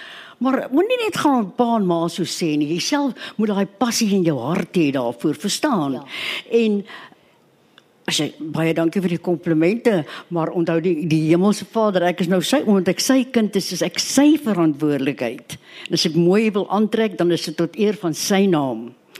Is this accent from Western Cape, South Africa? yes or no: yes; Cape Town, Western Cape, South Africa; Dit is vreselik, ek kom van die Kaap af.